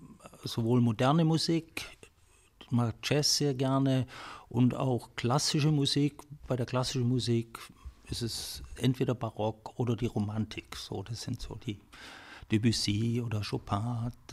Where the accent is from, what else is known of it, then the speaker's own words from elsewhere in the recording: Konstanz, Baden-Württemberg, Germany; Ich bin in Konstanz groß geworden